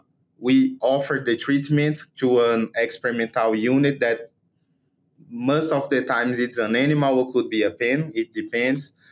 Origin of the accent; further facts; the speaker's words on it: Paraíba, Brazil; Yeah, so I'm from Brazil. I'm Brazilian. I'm from the Northeast region of Brazil, from the state of Paraíba. It's a very nice state.